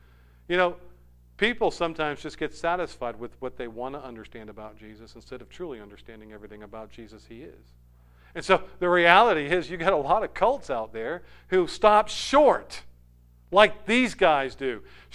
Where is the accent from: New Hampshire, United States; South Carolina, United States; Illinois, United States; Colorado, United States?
New Hampshire, United States; I'm through and through a New Hampshireite. I grew up in New England, and I claim New England. But let's face it, when I claim home, it's New Hampshire, right?